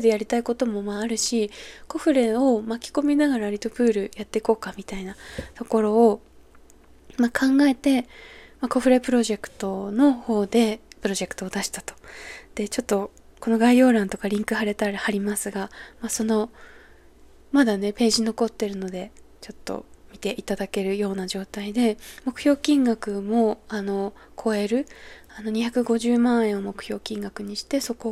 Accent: Ishinomaki, Miyagi, Japan; 私は実家が宮城県で、石巻で生まれていて、おばあちゃん家が石巻にあるので、

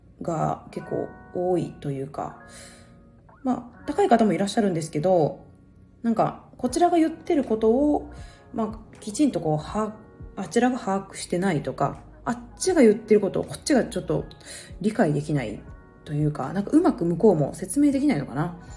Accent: Aichi, Japan; 私そのものづくりの国というか、まあ、愛知出身なので、

